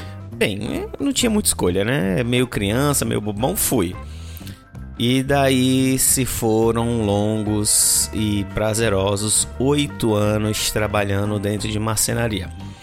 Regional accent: Recife, Pernambuco, Brazil; eu sou recifense, torcedor do esporte, e nessa época que eu morava em Recife, que eu era criança, pré-adolescente

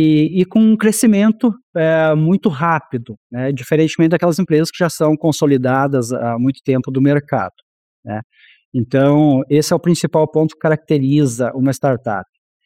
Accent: Santa Catarina, Brazil; now in Piracicaba, Brazil; Mas eu sou catarinense.

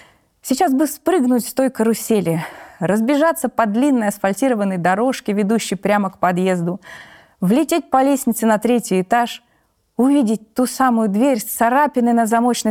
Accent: Omsk, Omsk Oblast, Russia; born there; Я родилась в Омске.

